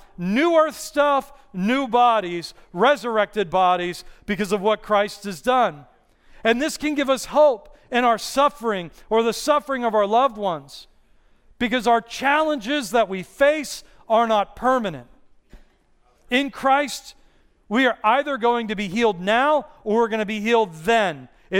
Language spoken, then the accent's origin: English; Pittsburgh, Pennsylvania, United States; Growing up in my high school that I grew up in Pittsburgh, it was kind of a rough high school